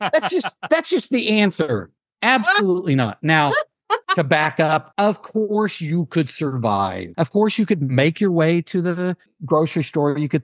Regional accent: United States; And then I say, oh, I'm American.

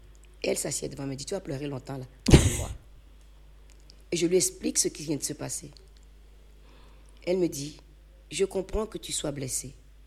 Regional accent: Benin; moved away; Mais je suis partie du Bénin en 1983 parce que la dictature communiste devenait insoutenable pour moi.

